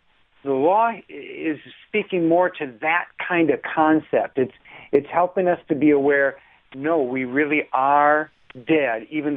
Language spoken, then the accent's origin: English; Wisconsin, United States; I grew up in Wisconsin, and my uncle was a dairy farmer.